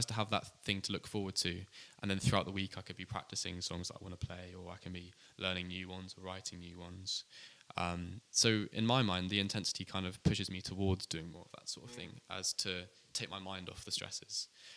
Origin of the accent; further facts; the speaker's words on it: Exeter, South West England, United Kingdom; So I come from Exeter. It's a town in the southwest of England.